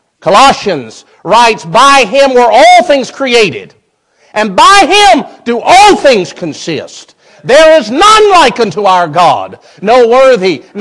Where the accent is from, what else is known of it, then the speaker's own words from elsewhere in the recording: the South, United States; I grew up in the South. My granddaddy was a sharecropper and a pig farmer.